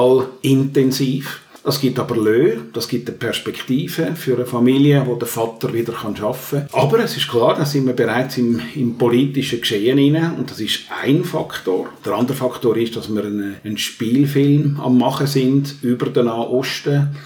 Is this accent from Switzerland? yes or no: yes; Switzerland; Und ich glaube, wir als Schweizer müssen diese Chance wahrnehmen.